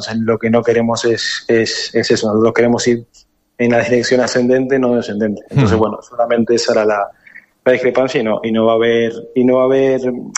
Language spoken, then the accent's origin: Spanish; Uruguay; Sí, soy uruguayo, así que no hay otra posibilidad.